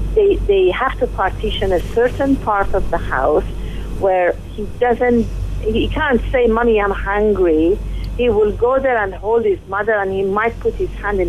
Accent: Malaysia; I live here, yes. I'm Malaysian.

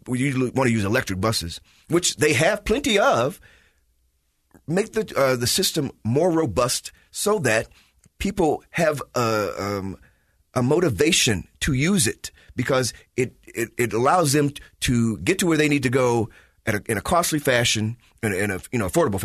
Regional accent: Chicago, Illinois, United States; You know, I come from Chicago, right? When I grew up, you didn't have to own a car.

